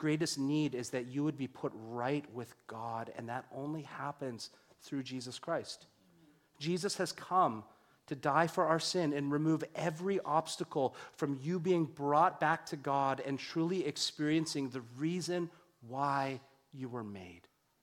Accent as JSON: {"language": "English", "country": "Canada", "tie": "born or raised there", "said": "One of the things that I hated personally about growing up in Canada, I was born here in Canada, is that I really hated growing up as a visible minority in Canada, in the era that I grew up in."}